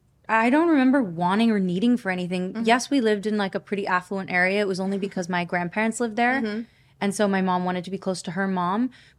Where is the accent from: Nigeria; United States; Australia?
United States; California; also born or lived in Washington, D.C.; I grew up in Northern California.